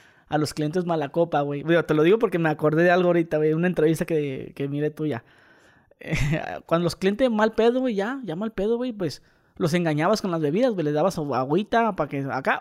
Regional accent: Mexicali, Baja California, Mexico; Pero yo soy de Mexicali, ¿no aplica?

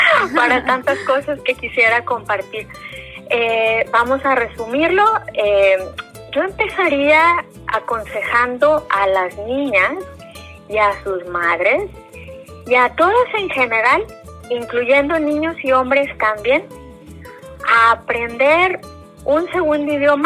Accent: Mexico; now in Canada; Como inmigrante mexicana canadiense, es precisamente todo lo que integra mi cultura

